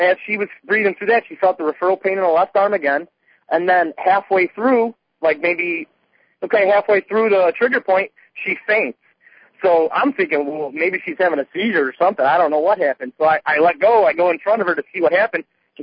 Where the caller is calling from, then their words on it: Chicago, Illinois, United States; Oh, Chicago, Southside. Called you guys a couple weeks ago.